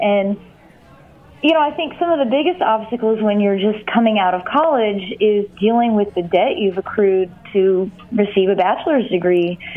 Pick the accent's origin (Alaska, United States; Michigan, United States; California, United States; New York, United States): Michigan, United States; Monroe; Well, I grew up in Monroe, Michigan